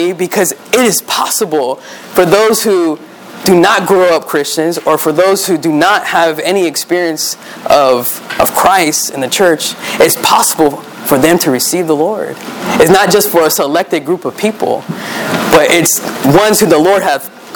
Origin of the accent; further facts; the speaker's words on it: Orlando, Florida, United States; And so, growing up, continuing my testimony, growing up in Orlando